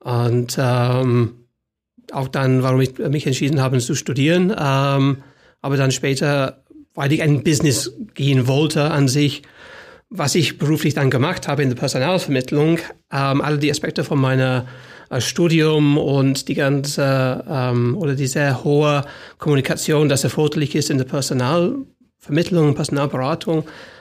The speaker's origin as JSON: {"language": "German", "town": "Birmingham", "region": "West Midlands", "country": "United Kingdom", "said": "weil ich komme an sich aus der Region Birmingham, wo meine ganze Familie und Freunde sind."}